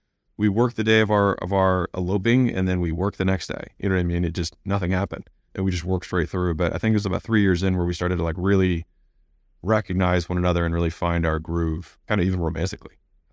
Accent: United States; born there; I was born in America. I was born as a male. I was born to a doctor.

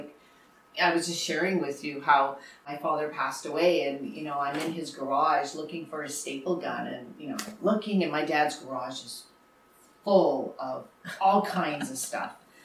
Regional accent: Winnipeg, Manitoba, Canada; I'm from Winnipeg, so born and raised Manitoban. Both of my parents grew up. I've had the luxury of my life of being a farm girl and a city girl.

